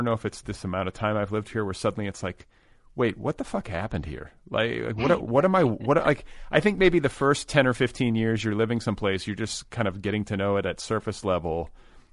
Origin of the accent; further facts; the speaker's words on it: Milwaukee, Wisconsin, United States; also born or lived in Indiana; No, Milwaukee and Indiana. I split time when I was a kid.